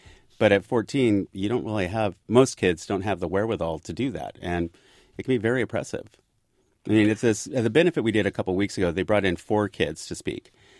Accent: Port Gamble, Washington, United States; I'm from Port Gamble, and it's not that far from Seattle, but as the crows flies, 25, 30 miles.

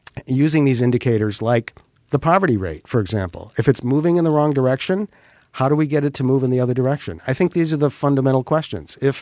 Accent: Vermont, United States; you know, I grew up in Vermont. I've lived here my entire life. I feel that Vermonters actually want things to work.

